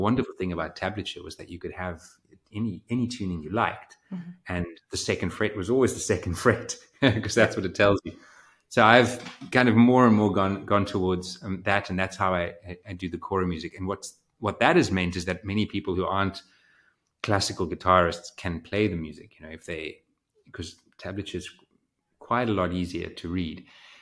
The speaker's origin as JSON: {"language": "English", "country": "South Africa", "said": "I'm from South Africa."}